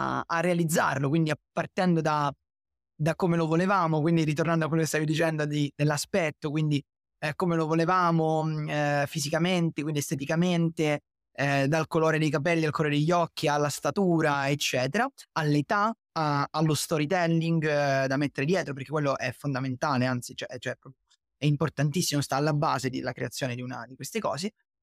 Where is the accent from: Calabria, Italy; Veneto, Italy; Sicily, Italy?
Calabria, Italy; questo ragazzo che si chiama Giulio, che è del mio stesso paese, in Calabria, perché io sono calabrese.